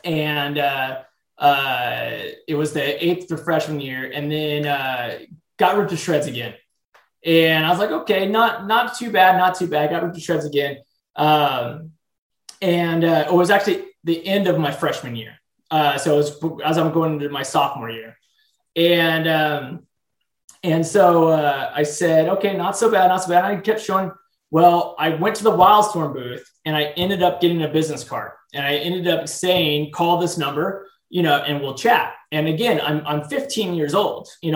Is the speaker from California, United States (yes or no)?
yes; San Diego, California, United States; I'm in San Diego at this time. I grew up in San Diego, California